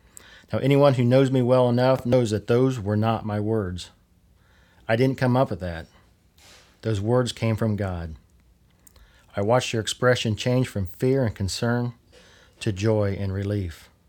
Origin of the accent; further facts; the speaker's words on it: Warren, Indiana, United States; I grew up in Warren and spent a lot of time as a kid terrorizing the hallways of the then Methodist Memorial Home from where both my parents retired from.